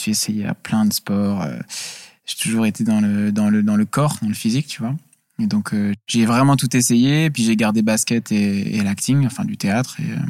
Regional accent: Hauts-de-France, France; Quand je me présente, je dis que je viens du Nord, voilà.

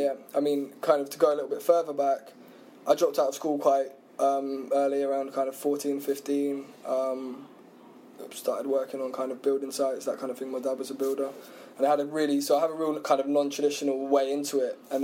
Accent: South East England, United Kingdom; I grew up on the Isle of Wight. Mm. So again, that's it's very kind of starved of opportunities. My mum was a waitress, my dad was a bricklayer.

